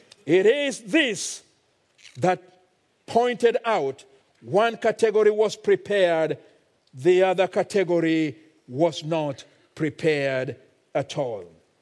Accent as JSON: {"language": "English", "country": "Kenya", "said": "Now, being a Kenyan pastor who officiates in weddings quite often"}